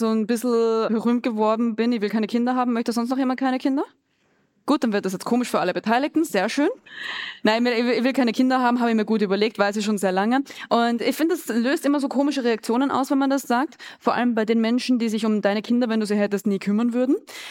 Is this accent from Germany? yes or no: no; Graz, Styria, Austria; also born or lived in Vienna; Ich bin ja, wie gesagt, in Graz aufgewachsen.